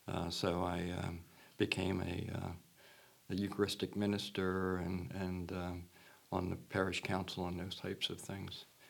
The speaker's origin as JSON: {"language": "English", "country": "United States", "tie": "born or raised there", "said": "I grew up in Lancaster County, and just when you leave that and go to some other parts of the world, or even other parts of the United States"}